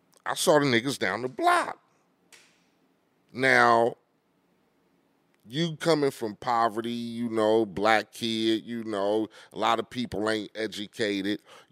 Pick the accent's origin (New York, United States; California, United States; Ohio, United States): California, United States; Compton; also born or lived in Lynwood; I grew up in South, you know, we had a house in, I want to say, Linwood area. When I was a kid, maybe about 4 years old, you know, everything was great. And, you know, but once my parents got divorced and we moved to Compton and I was around 6 years old